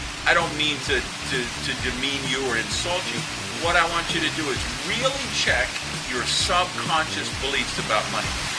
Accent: Madison, Wisconsin, United States; You know, I'm 51 years old now. So I grew up in Madison, Wisconsin.

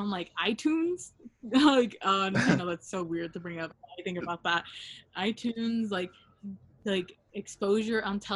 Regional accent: Virginia, United States; I think it helped me because I grew up in Virginia at first, like, and like, a lot of my family has like conservative viewpoints

